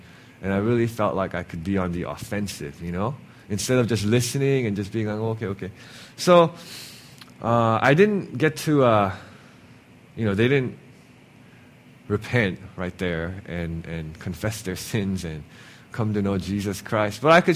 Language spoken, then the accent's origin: English; Hong Kong; I'm like, no, I'm from Hong Kong, blah, blah, blah.